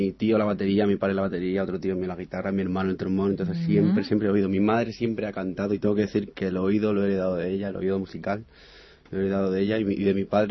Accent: Madrid, Community of Madrid, Spain; also born or lived in Salamanca; Me siento muy madrileño, a la par que salmantino, a partes iguales. No sabría decirte qué nacionalidad, por así decir, me siento más, pero si no, madrileño salmantino.

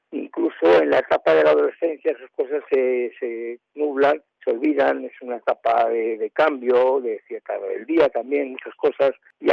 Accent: Madrid, Community of Madrid, Spain; Éramos cuatro hermanos. Yo nací en Madrid, en la Ronda de Atocha.

